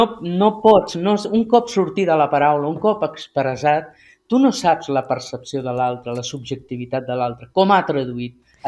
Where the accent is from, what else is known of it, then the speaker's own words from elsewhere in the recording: Catalonia, Spain; now in Barcelona, Spain; Que venim de l'Empordà i ens plantem a Barcelona, clar, rebem xocs